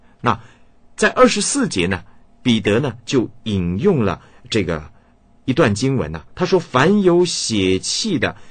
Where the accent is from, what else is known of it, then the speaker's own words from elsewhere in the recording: China; 过去这个年呢，刚刚过去啊，我们中国人非常看重过年。